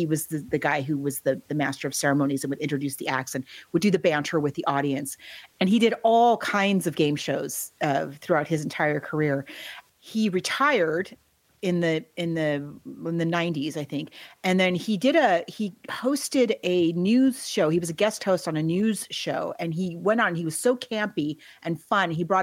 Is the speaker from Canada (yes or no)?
no; United Kingdom; There's like a will they, won't they get together, but we're British, so we can't ever say that we feel things for each other.